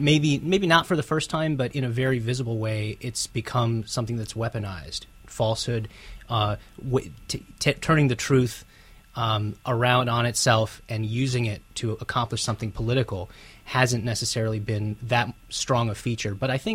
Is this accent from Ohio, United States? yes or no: yes; Ohio, United States; And it's important to remember, I'm from Ohio. Ohio was actually went to Trump.